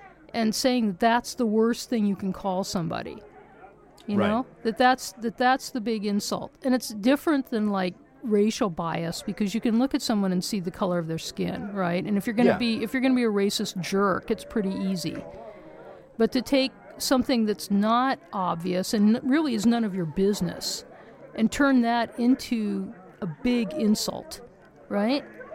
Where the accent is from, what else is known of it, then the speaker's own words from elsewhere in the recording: Iowa, United States; I'd get tired of people saying, oh, you Iowan, like it was an insult. I'd get, screw you, dude. I am from Iowa